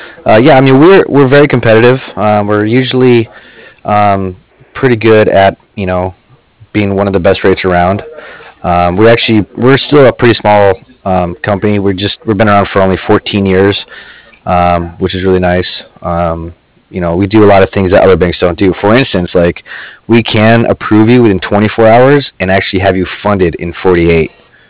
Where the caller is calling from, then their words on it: San Diego, California, United States; I'm in California, San Diego.